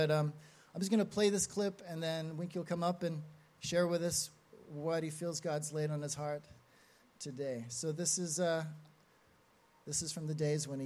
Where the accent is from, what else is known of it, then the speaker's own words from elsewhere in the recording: Manukau, Auckland, New Zealand; So we've come down from Auckland. We hail from South Auckland in Manukau District.